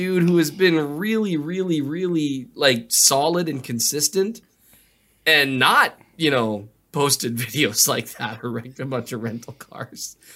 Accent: North Dakota, United States; I'll be real honest. Like that, I grew up in North Dakota. I'm surrounded by weapons as I grow up.

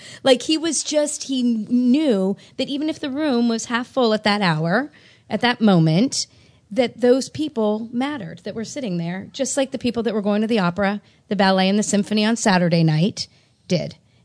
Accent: San Francisco, California, United States; I'm from San Francisco, born and raised, and I just wanted to go somewhere. And I decided I wanted to move to Chicago.

